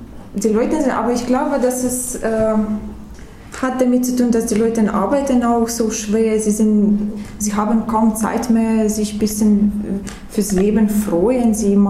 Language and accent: German; Ukraine; born there; German is a second language; moved away; Ich bin in der Ukraine geboren und es ist egal, dass es viele Sachen dann nicht perfekt sind, aber das Land bleibt trotzdem immer wi